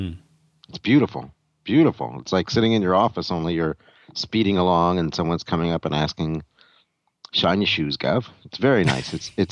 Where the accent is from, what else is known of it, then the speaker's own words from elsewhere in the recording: New York, United States; accent: New York; My New York accent's coming out Boston, if anything.